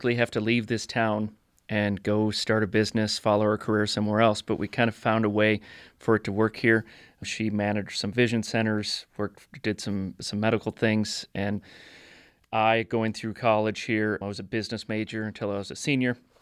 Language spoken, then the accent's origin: English; Minnesota, United States; moved away as an adult; now in Missoula, United States; We've been in Missoula, Montana for 25 years. I came out here from Minnesota and went to college out here at the University of Montana.